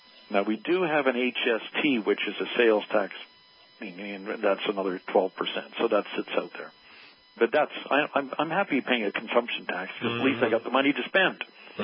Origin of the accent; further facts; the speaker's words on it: Canada; what I'm always astounded as a Canadian is Canadians, in terms of the happiness factor, are an amazingly happy lot.